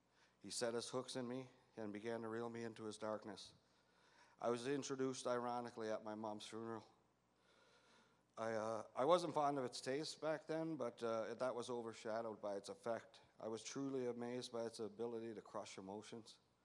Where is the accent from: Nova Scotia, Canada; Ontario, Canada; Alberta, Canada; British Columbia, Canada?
Nova Scotia, Canada; Cape Breton; I'm from Cape Breton, Nova Scotia. It was a small mining and fishing community. We didn't have much back then, but we had lots of fun.